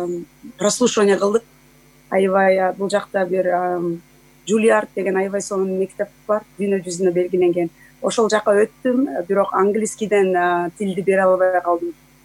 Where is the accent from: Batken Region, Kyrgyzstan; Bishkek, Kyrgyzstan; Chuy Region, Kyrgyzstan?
Bishkek, Kyrgyzstan; moved away as an adult; now in United States; Мен өзүм ошо Бишкекте төрөлүп, ошол жакта өскөм